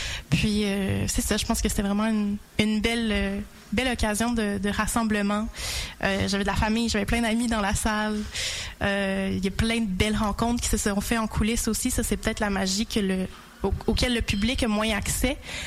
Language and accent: French; Quebec City, Quebec, Canada; J'ai grandi à Québec